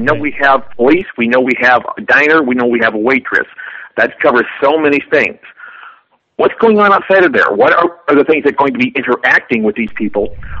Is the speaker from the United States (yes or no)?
yes; Chicago, Illinois, United States; Actually, to me, the reason why I said Chicago is, being a Chicagoan